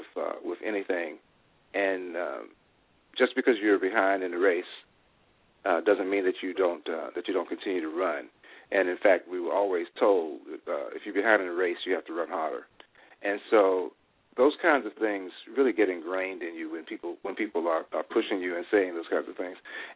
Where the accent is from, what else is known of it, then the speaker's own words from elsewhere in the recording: Roanoke, Virginia, United States; I grew up in Southwest Virginia, in a city called Roanoke, Virginia